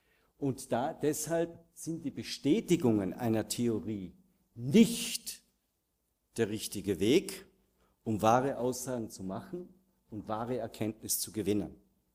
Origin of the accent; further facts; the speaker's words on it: Austria; Typisch, ich bin auch Österreicher, werden Sie mittlerweile gehört haben, aus meiner Sprache heraus.